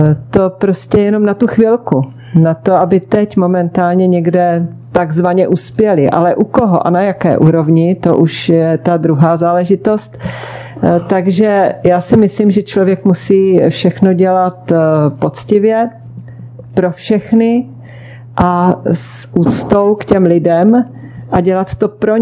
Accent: Moravská Třebová, Pardubice Region, Czechia; Vždycky začínám každou novou sérii u sebe v Moravské Třebové, ve svém rodném městě.

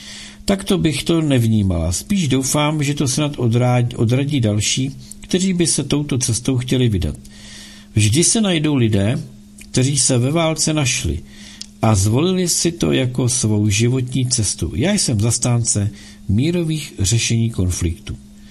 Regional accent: Moravia, Czechia; To je tady ne, u nás na Moravě, víš?

